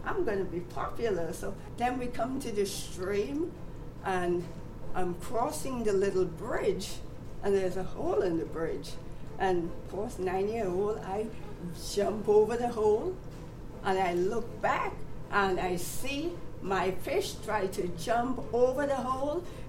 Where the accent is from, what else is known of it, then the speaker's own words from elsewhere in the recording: Trinidad & Tobago; I grew up in the West Indies, in Trinidad, country of Trinidad and Tobago.